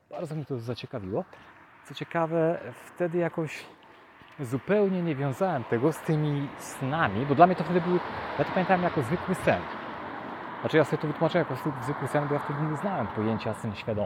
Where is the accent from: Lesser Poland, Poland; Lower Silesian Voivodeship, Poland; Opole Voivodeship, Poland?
Lower Silesian Voivodeship, Poland; gdzie ja mieszkałem, wychowałem się w kamienicy. Kamienice na Dolnym Śląsku miały taki charakterystyczny podział okna, taki krzyż.